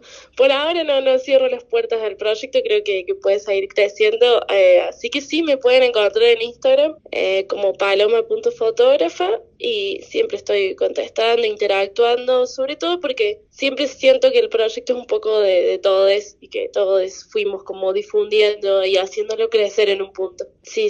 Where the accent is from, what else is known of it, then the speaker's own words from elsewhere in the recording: La Calera, Córdoba, Argentina; La primera la hice en Calera, yo soy de La Calera, así que la hicimos ahí.